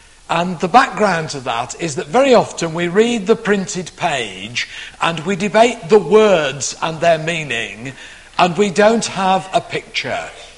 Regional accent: Newbury, South East England, United Kingdom; I'm from Newbury in England.

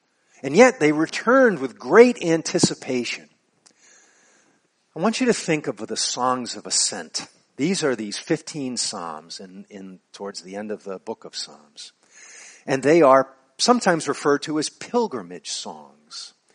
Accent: Boston, Massachusetts, United States; I grew up in Boston.

